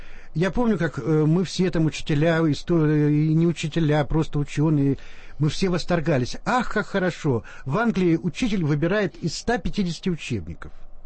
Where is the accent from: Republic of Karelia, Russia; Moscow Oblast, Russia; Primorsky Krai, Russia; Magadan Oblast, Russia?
Moscow Oblast, Russia; я вот тоже из Подмосковья, но я ездил в археологический кружок в Москву.